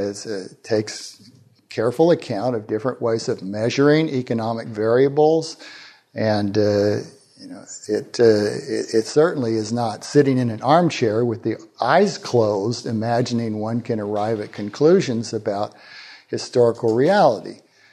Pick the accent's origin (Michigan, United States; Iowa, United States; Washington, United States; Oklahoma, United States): Oklahoma, United States; I'm from Oklahoma and we don't speak no Greek. even in Greek restaurants, they talk like Okies.